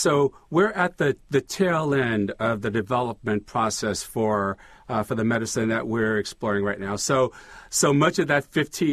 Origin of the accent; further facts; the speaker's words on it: Louisiana, United States; Well, I grew up in Louisiana, so it would have been in Baton Rouge.